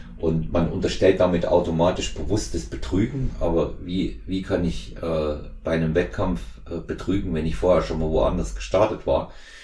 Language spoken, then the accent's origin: German; Germany; dass wir als Deutsche da waren, auch die einzigen Deutschen, auch die einzigen überhaupt, die keine britische Nationalität hatten.